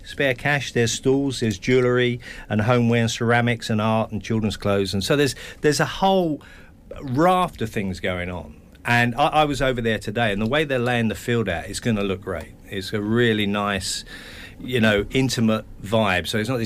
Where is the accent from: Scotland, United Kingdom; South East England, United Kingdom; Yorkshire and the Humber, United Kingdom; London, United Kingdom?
London, United Kingdom; I lived in London, I come from London, and there were literally two radio stations